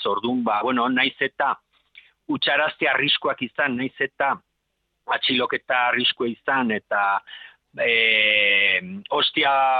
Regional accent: Pamplona, Navarre, Spain; bueno, ni Iruñakoa naiz

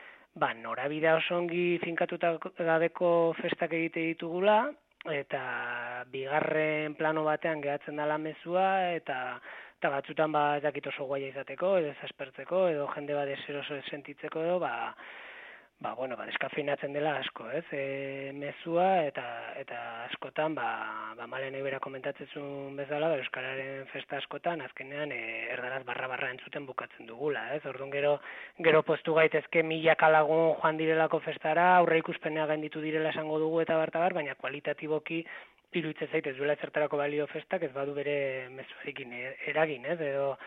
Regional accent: Irun, Basque Country, Spain; behintzat Irunen gure herrian eta baita ere

